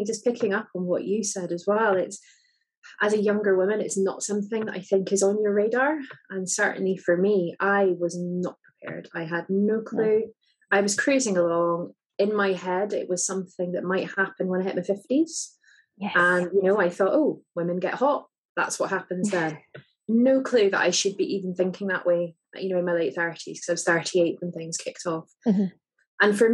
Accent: Scotland, United Kingdom; now in England; I'm originally from Scotland. I'm now living and working in England due to kind of career push.

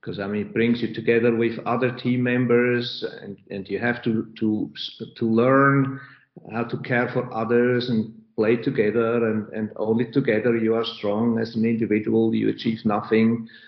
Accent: Zurich, Switzerland; I grew up in Zurich in a pretty open environment

